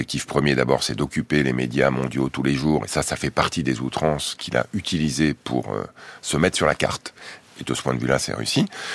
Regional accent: France; J'ai grandi en France, vous l'avez dit, en banlieue, je connais bien la France.

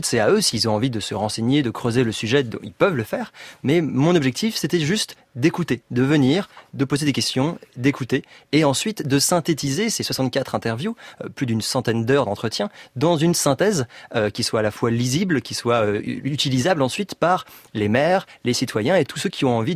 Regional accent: Paris, Île-de-France, France; moi je suis parisien

